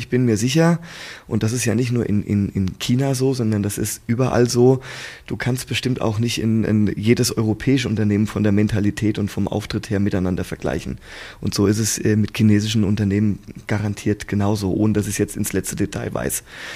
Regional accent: Hesse, Germany; ich komme mal aus Hessen

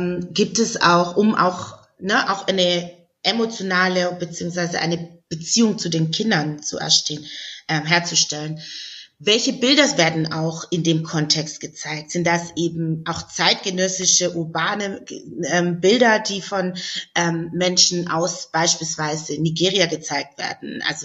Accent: Stuttgart, Baden-Württemberg, Germany; ich komme ja aus Stuttgart

